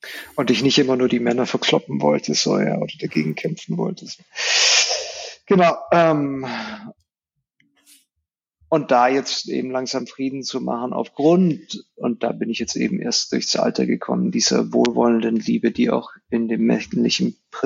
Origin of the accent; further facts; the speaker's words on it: Germany; first language es; German is a second language; Ich bin in Deutschland groß geworden, allerdings sehr spanisch. Also ich habe relativ wenig mit dem deutschen deutschen Kontext zu tun gehabt